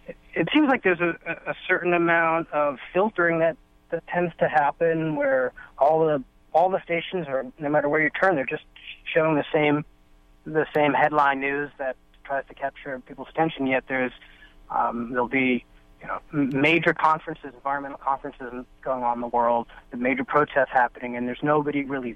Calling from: San Francisco, California, United States; San Francisco.

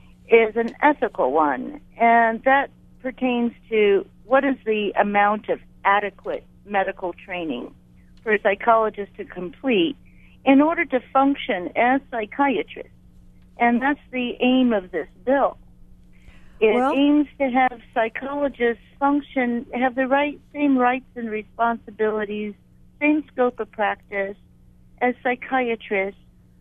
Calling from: Pune, Maharashtra, India; I'm calling from Pune, but I live in Honolulu.

